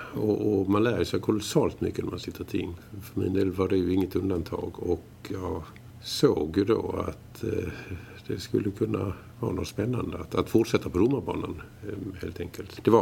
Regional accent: Malmö, Skåne, Sweden; i och med att jag är från Malmö och läste i Lund så hade jag kvar hela mitt kamratumgänge

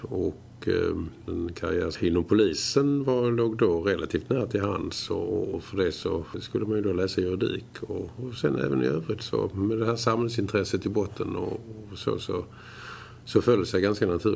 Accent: Malmö, Skåne, Sweden; i och med att jag är från Malmö och läste i Lund så hade jag kvar hela mitt kamratumgänge

